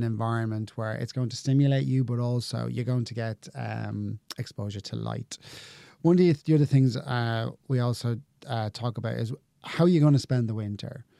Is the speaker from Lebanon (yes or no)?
no; Dublin, Leinster, Ireland; I think because I grew up in Dublin, like bad weather was just like